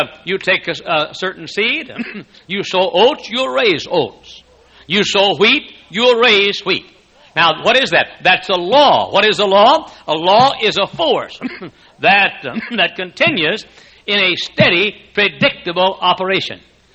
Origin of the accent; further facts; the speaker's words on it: Texas, United States; now in Indiana, United States; we came from Texas over 23 years ago to this area.